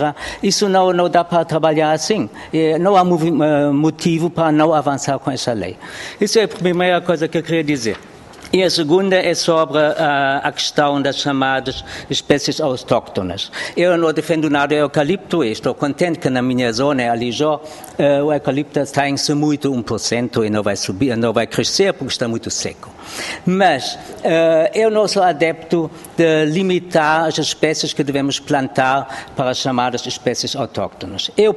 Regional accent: Germany; Eu venho da Alemanha.

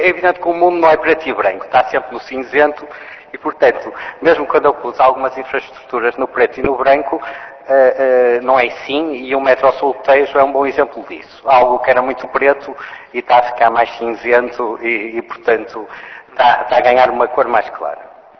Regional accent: Porto, Norte, Portugal; eu sou do Porto, sou uma pessoa que falo direto, como as pessoas do Porto

